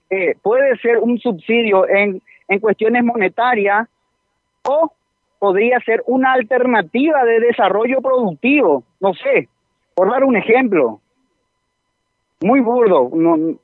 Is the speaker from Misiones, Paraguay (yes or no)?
yes; Ayolas, Misiones, Paraguay; born there; Yo nací en Ayola, Pepe. Hoy tengo 32 años.